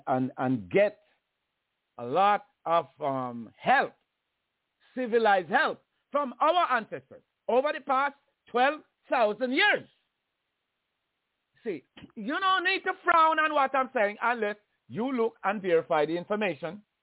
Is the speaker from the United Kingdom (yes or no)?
no; Jamaica; Because I come from Jamaica.